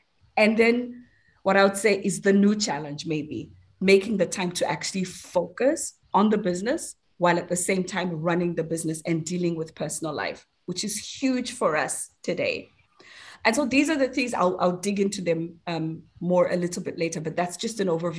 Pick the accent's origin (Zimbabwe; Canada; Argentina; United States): Zimbabwe; moved away as an adult; now in United Kingdom; I was actually born and raised in Zimbabwe, to a South African mom and a Zimbabwean dad. I grew up there for my formative years, so all the way through to university. And then I moved to the UK